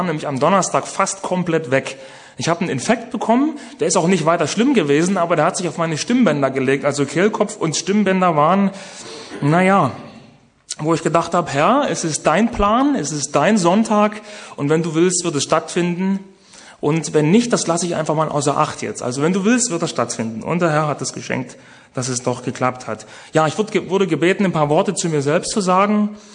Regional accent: East Germany, Germany; Ich komme selber aus Ostdeutschland. Ich liebe Ostdeutschland.

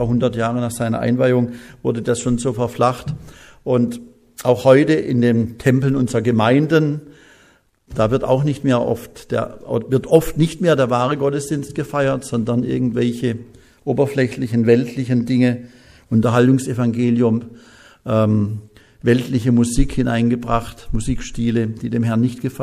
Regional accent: West Germany, Germany; Ich bin auch ein Wessi, ich darf das sagen.

